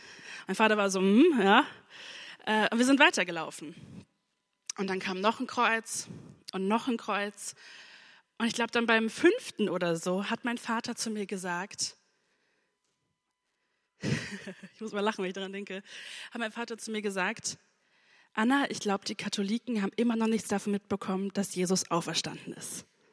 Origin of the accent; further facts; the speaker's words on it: Hesse, Germany; das hier ist meine Heimatgemeinde und wir sind so, als ich von sechs bis 13 haben wir im Rheingau gewohnt.